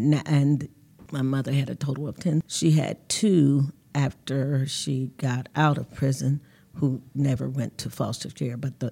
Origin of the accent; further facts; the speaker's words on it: Cincinnati, Ohio, United States; Well, I am from Cincinnati. I'm a Cincinnatian, and I've been here all of my life.